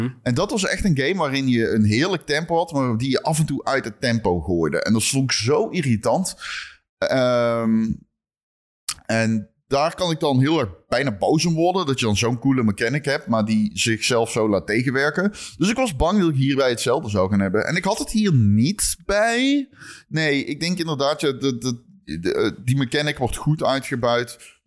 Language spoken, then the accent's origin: Dutch; Lierop, North Brabant, Netherlands; born there; Nee, dit was in mijn geboortedorp. In Lierop.